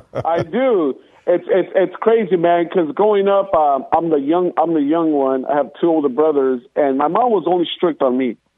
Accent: Los Angeles, California, United States; Yeah, born and raised in L.A., man.

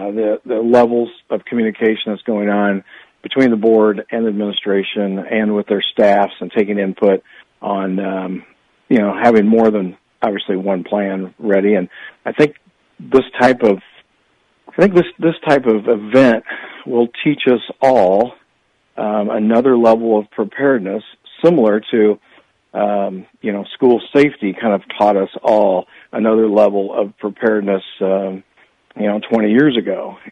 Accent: Knoxville, Illinois, United States; A lot of people were really good to me growing up in Knoxville, and my family's heavily tied to the community.

